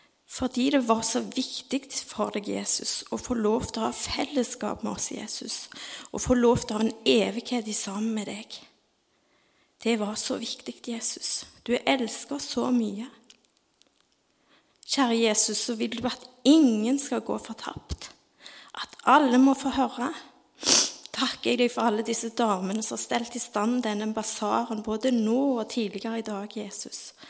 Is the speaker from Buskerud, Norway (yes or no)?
no; Riska, Rogaland, Norway; Jeg kommer fra Riska, født Riska.